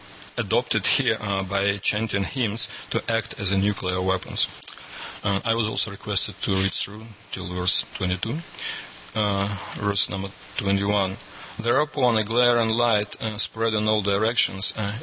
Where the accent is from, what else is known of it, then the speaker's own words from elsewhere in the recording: Far East, Russia; I come from Russia, from the far eastern part. I'm just across the Atlantic. My place is just near the China and North Korean border, so it's like a very far east of Russia.